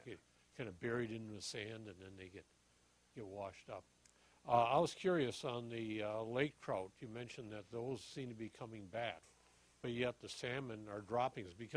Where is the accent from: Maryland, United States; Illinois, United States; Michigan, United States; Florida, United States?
Michigan, United States; Menominee; My hometown is Menominee on Green Bay on the Wisconsin border.